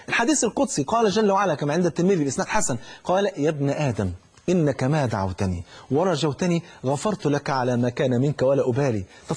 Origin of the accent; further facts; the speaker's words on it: Egypt; في مثلا عندنا في مصر جوزته ولا جنسته ولا جوزته